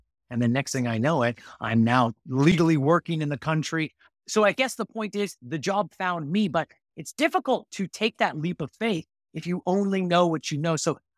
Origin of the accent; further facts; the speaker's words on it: Madeira, Portugal; If you came to my hometown, if you came here, I'm located on Madeira Island in Portugal right now.